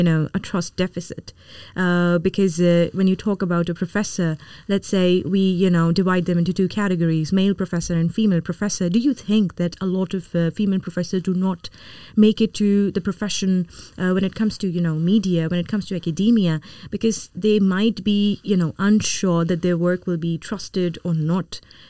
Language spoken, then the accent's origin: English; Pakistan; And I'm from Pakistan and I can tell you from that.